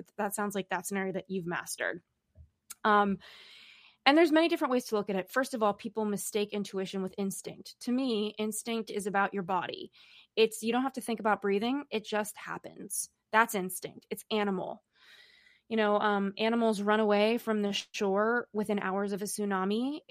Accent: Los Angeles, California, United States; now in New York City, United States; I grew up in Los Angeles and now I live in New York City.

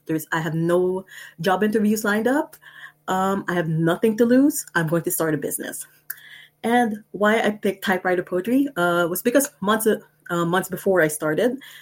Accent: Philippines; I'm Filipina, and yeah, I've been writing since I was a kid

